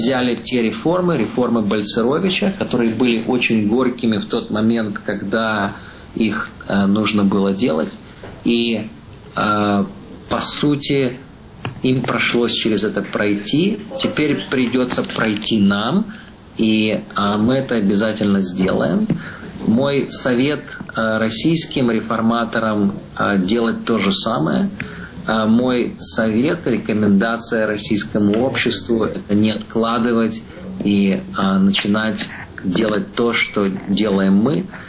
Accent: Lviv, Lviv Oblast, Ukraine; born there; Я родился во Львове.

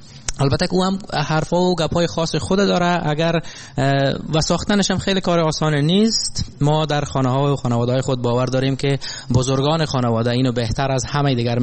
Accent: Kunduz, Afghanistan; من رو برد به شهرستان یا شهری که من در اون به دنیا آمدیم و زندگی کردیم. اسم شهر است قندوز در شمال افغانستان

